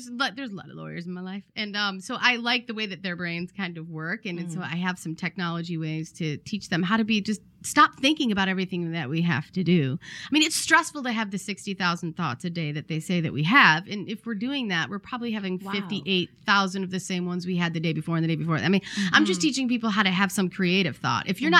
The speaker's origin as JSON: {"language": "English", "country": "United States", "said": "I am not from the South, as you may surmise. I am from the North. Mm-hmm. I am from Detroit or Chicago, depending on whether or not we're ordering pizza."}